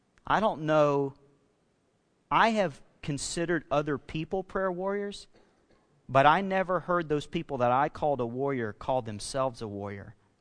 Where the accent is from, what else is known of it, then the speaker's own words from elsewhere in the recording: Alabama, United States; I grew up on the Gulf Coast down in Alabama. I've been through my fair share of hurricanes.